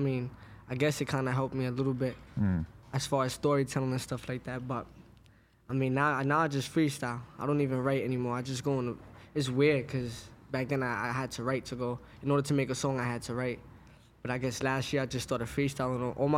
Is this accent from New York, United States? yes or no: yes; Brooklyn, New York, United States; Brooklyn, Crown Heights.